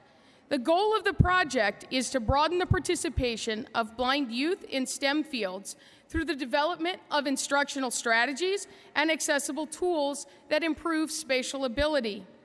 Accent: Ohio, United States; and the Lifelong Learning Group, which is from my home state of Ohio.

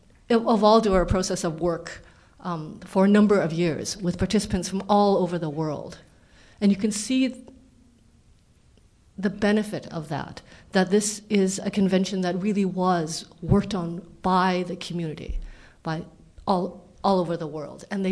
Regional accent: Canada; As mentioned, I'm from Canada. I got my law degree from Canada.

